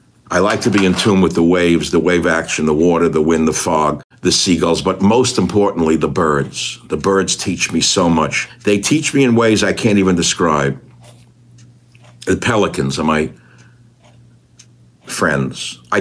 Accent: New York, United States; moved away as an adult; So I come from New York. I buy this sailboat.

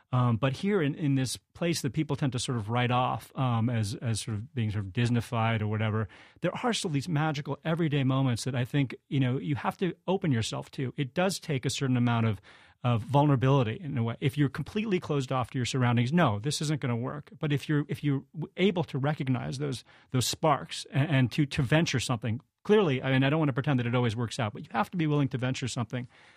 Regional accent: Los Angeles, California, United States; also born or lived in New York; I grew up in Los Angeles. I know exactly how that works. I mean, I was born in New York, but had, you know, grew up

